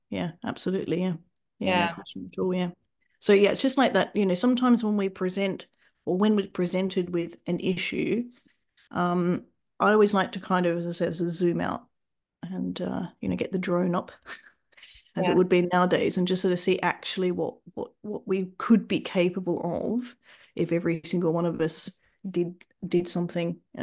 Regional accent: Australia; So I'm Australian, for example. You might just be judging me because my accent's a bit weird.

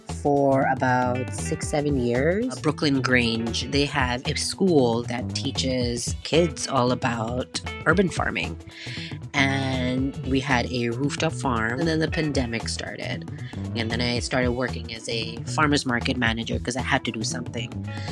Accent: Punjab, Pakistan; I'm also from Pakistan originally, and the state that I'm from is Punjab, and it's all agriculture.

